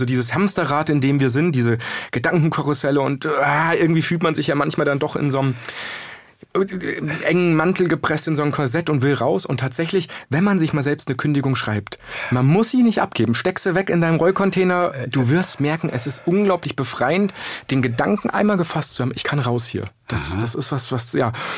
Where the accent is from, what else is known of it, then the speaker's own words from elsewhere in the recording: Bavaria, Germany; also born or lived in Saxony-Anhalt; Also das war jetzt noch in der Oberpfalz.